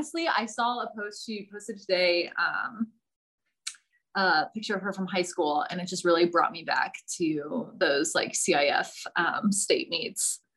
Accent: San Diego, California, United States; I am from San Diego originally.

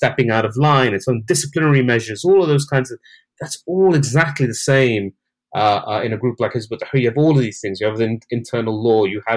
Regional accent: Saudi Arabia; moved away; And I grew up in the Middle East as a child. I grew up in Saudi Arabia.

